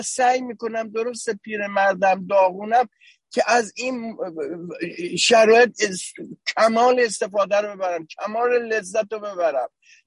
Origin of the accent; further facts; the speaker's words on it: Tehran, Tehran Province, Iran; now in Los Angeles, United States; حدود 13-14 سال دارم زندگی میکنم، من تو دولاب تهران بزرگ شدم، بعدش اومدم.